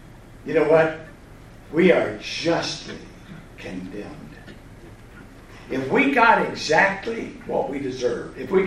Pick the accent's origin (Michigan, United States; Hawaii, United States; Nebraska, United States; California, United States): Michigan, United States; Vassar; I'm from Vassar, Michigan. Talk about Podunk. Matter of fact, Millington, Michigan is about 7 miles away.